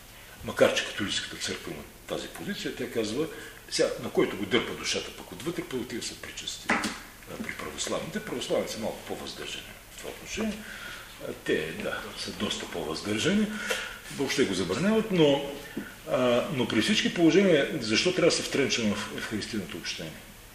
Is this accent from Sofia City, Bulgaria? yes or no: no; Burgas, Burgas Province, Bulgaria; Аз съм родом от Бургас и съм така доста пристрастен към чистотата на Черно море.